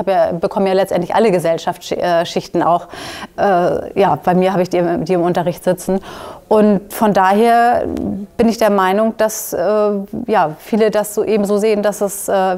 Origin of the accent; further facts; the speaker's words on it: Hamburg, Germany; meine Heimatstadt ist Hamburg